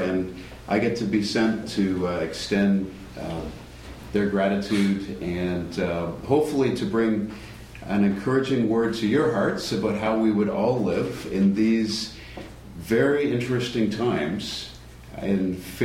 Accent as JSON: {"language": "English", "town": "Oakville", "region": "Ontario", "country": "Canada", "tie": "born or raised there", "said": "let's start by reflecting back to my growing up in Oakville, Ontario, suburb of Toronto, from where I moved in 94 to attend"}